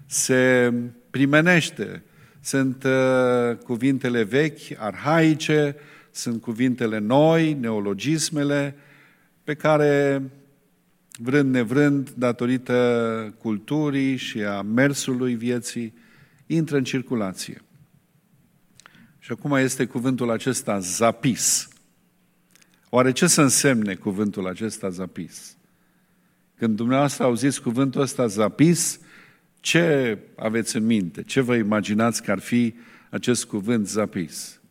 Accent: Romania; Chiar noi care ne lăudăm că suntem români și nu ne-am uitat limba

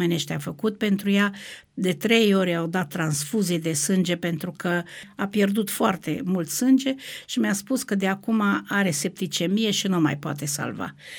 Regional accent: Banat, Romania; born there; Ce aș putea să spun este că m-am născut în Banat.

